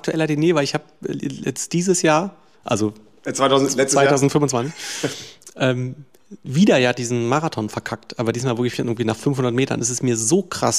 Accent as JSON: {"language": "German", "region": "Berlin", "country": "Germany", "tie": "born or raised there", "said": "das Berlin, in dem ich aufgewachsen bin, das ist Potsdam sehr viel näher und ähnlicher, sage ich jetzt mal, als jetzt so das Berlin, das jetzt so Auswärtige mit Berlin verbinden."}